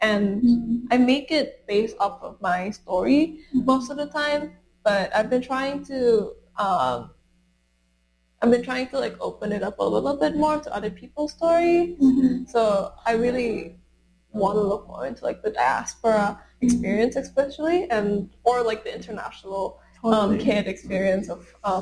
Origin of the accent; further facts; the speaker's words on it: Indonesia; I feel like it's a very specific experience of growing up in Indonesia, but also like really wanting to connect with these two different heritages